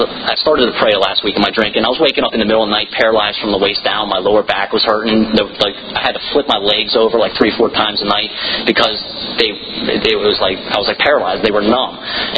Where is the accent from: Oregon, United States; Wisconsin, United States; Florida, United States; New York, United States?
Florida, United States; I'm visiting from South Florida. I need a meeting.